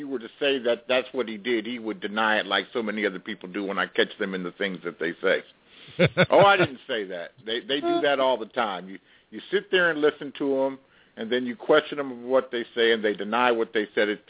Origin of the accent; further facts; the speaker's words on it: Los Angeles, California, United States; You know, and I'm from Los Angeles. I've seen more illegal immigrants and have been around more illegal immigrants than most of us.